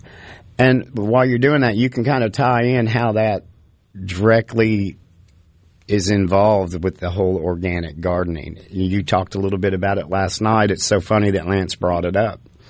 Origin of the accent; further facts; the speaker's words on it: the Ozarks, United States; when I was growing up in the Ozark Mountains, you know, I'm a hillbilly, right?